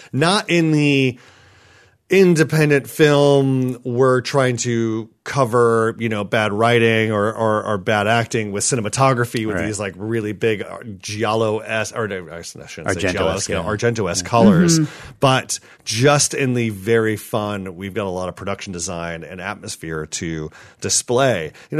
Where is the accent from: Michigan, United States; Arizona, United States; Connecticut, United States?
Connecticut, United States; We always joke that, I'm from Connecticut